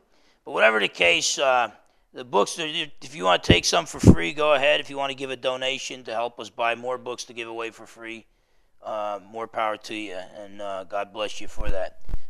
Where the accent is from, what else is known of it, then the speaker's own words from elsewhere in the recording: Bremerton, Washington, United States; the way I talk, I'm not from around here. You might have figured it out. I'm from Bremerton.